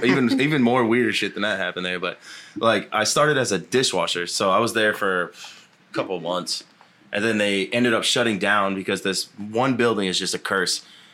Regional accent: Fort Myers, Florida, United States; I was born in Fort Myers, Florida. And we kind of grew up kind of poor.

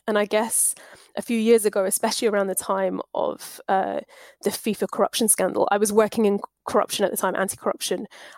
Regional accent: South East England, United Kingdom; When I grew up, I was growing up on the Isle of Wight as a child

